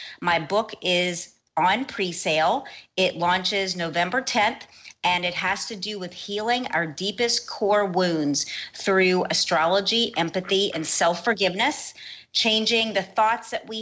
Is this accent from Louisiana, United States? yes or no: yes; New Orleans, Louisiana, United States; Entergy in my hometown of New Orleans